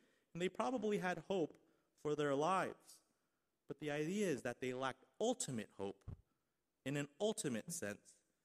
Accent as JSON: {"language": "English", "town": "Staten Island", "region": "New York", "country": "United States", "tie": "born or raised there", "said": "I grew up in Staten Island, and so a lot of Staten Islanders are Italian American."}